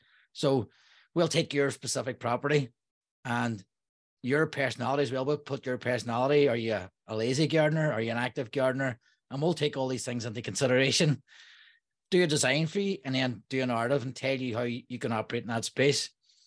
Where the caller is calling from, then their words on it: Derry, Northern Ireland, United Kingdom; I'm calling from Derry, Northern Ireland.